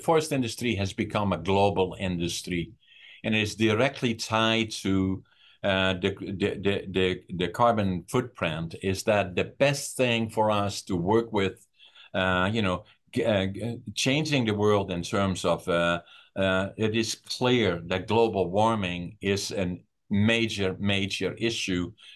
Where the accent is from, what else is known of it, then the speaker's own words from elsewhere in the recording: Netherlands; because it's part of how I grew up in Holland.